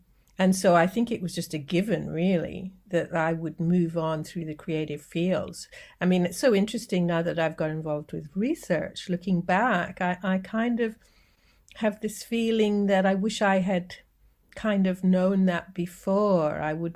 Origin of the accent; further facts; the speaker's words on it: Jamaica; because I am Jamaican